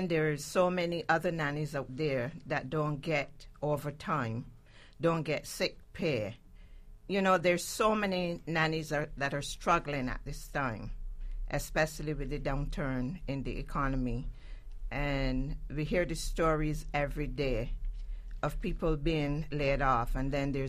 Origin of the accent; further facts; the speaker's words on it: Barbados; now in New York, United States; Barbados. I'm originally from the Caribbean.